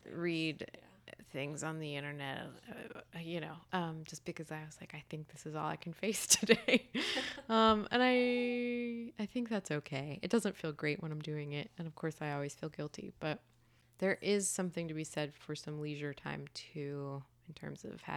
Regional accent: Sewanee, Tennessee, United States; Yeah, a little college town called Suwanee.

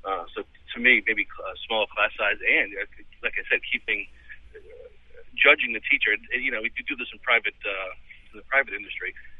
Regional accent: Hingham, Massachusetts, United States; I grew up in Hingham.

